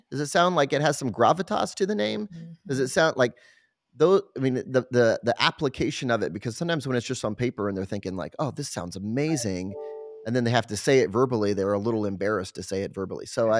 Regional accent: California, United States; So I grew up in Southern California. That's where I grew up.

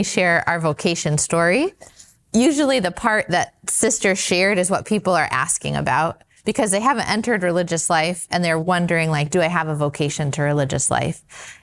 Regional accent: Denver, Colorado, United States; So I met our sisters when I was in high school. I'm from Denver, and I was first drawn to our apostolic life.

